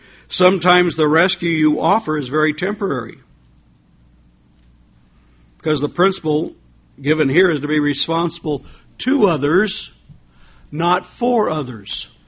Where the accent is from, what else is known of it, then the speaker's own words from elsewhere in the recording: Wyoming, United States; also born or lived in Colorado; Growing up in Wyoming and spending a lot of time in Colorado and so forth, I've seen many fences.